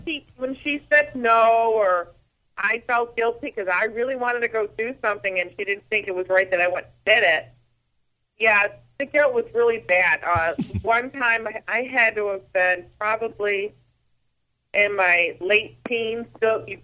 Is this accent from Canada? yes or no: yes; Canada; I'm a Canadian Mohawk.